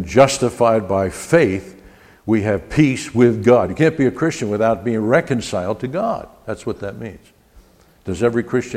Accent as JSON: {"language": "English", "town": "Newark", "region": "New Jersey", "country": "United States", "tie": "born or raised there", "said": "And I learned the hard way growing up in Newark, New Jersey."}